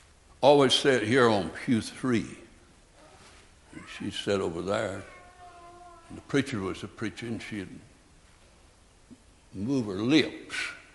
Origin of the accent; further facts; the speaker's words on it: Calhoun, Georgia, United States; I grew up in Calhoun, Georgia. And out in the country church where we went to church, when we went to church, we went to this country Baptist church